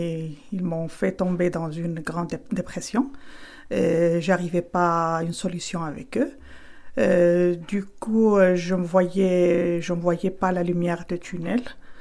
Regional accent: Spain; French is a second language; now in Bordeaux, France; de Bordeaux. Je suis espagnole de nationalité

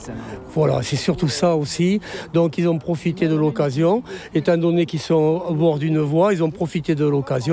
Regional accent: Saint-Médard, France; born there; Moi, je suis né à Saint-Médard. Je n'ai pas envie que mon village soit détruit.

